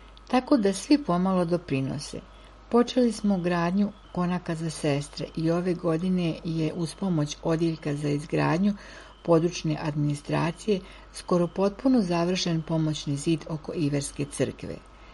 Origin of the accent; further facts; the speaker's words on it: Volgograd, Volgograd Oblast, Russia; Rođena sam u Staljingradu, današnjem Volgogradu. Detinjstvo sam provela tamo u posljeratnom periodu.